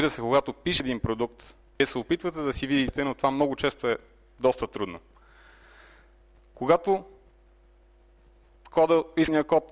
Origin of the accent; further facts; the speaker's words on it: Sofia, Sofia City, Bulgaria; Аз съм българин, роден съм и съм израсъл в София, работя тук, работя вкъщи